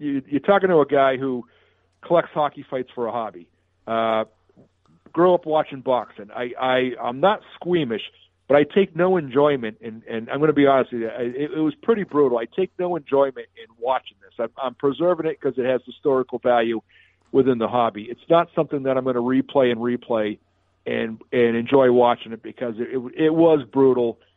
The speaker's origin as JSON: {"language": "English", "town": "Boston", "region": "Massachusetts", "country": "United States", "tie": "born or raised there", "said": "I'm a fan of John Wincink. I grew up in Boston. I loved him when he was a Bruin."}